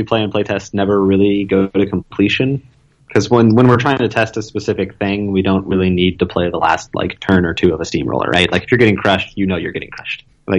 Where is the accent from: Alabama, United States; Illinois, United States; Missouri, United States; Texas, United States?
Texas, United States; Well, I'm from Texas. I'm never polite.